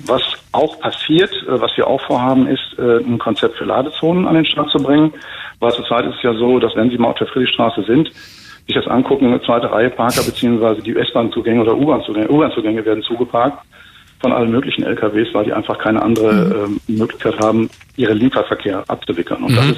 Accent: Bochum, North Rhine-Westphalia, Germany; Ich komme aus Bochum.

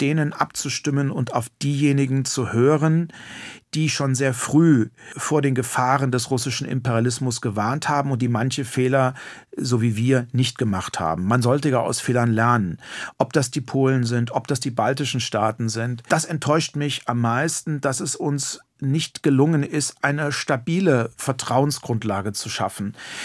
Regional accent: Germany; Ich bin unmittelbar an der Grenze zur ehemaligen DDR geboren, groß geworden, zur Schule gegangen.

